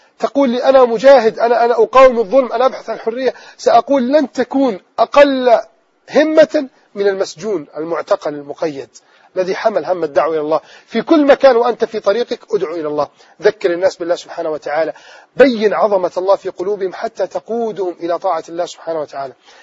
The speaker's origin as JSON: {"language": "Arabic", "country": "Egypt", "said": "يا رب اجمع أطياف بلدنا مصر على الطاعة"}